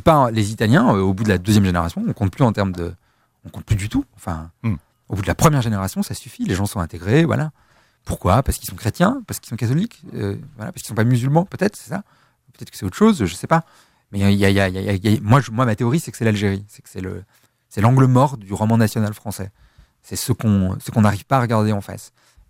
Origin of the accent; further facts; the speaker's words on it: France; born there; je suis né en France, pas tout à fait français.